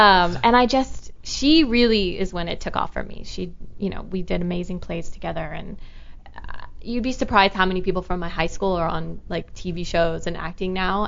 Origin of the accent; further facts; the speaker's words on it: Los Angeles, California, United States; And I was fortunate enough growing up in Los Angeles, where I went to, you know, high school